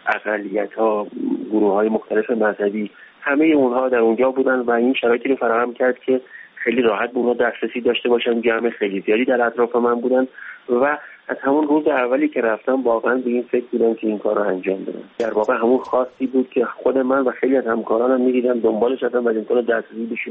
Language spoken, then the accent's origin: Persian; Khuzestan, Iran; خاطرات من از شروع جنگ و اینها که اهل خوزستان بودم